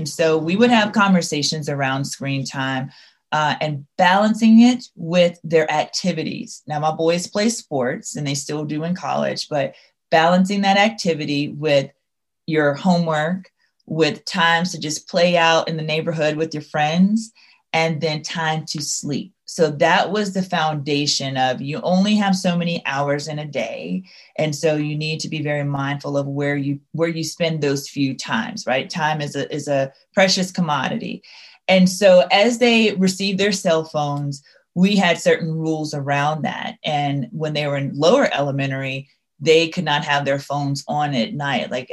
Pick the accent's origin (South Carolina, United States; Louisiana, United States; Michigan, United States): Louisiana, United States; So I'm from the South. For those of you that may not know me, I'm from Louisiana, so you may not be able to hear it in my voice